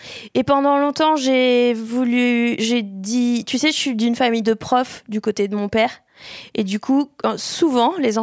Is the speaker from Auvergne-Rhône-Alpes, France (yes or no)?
no; Pau, Nouvelle-Aquitaine, France; Nous, on a grandi à Pau. Enfin, j'ai grandi à Pau. Ils sont installés à Pau, mes parents, pour nous avoir, ma sœur et moi.